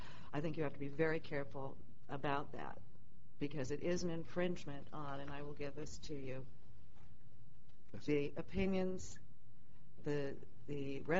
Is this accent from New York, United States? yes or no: no; Sullivan's Island, South Carolina, United States; I'm from Sullivan's Island.